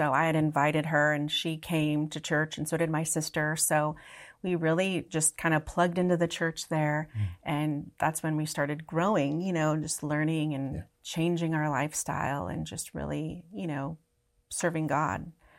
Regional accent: Seattle, Washington, United States; We grew up in Seattle, Washington.

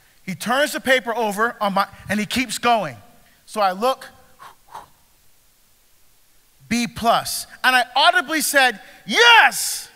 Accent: Barbados; born there; I was born in Barbados. I love my Caribbean heritage. I love our food. I love our culture. I love our music. I still speak our dialect.

